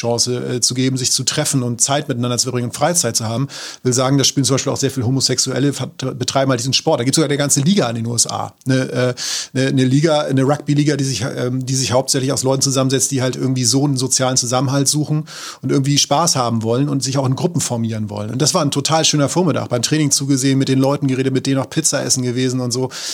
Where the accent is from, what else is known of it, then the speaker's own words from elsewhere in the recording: Germany; accent: German; außer er hätte meinen deutschen Akzent im Englisch gehört.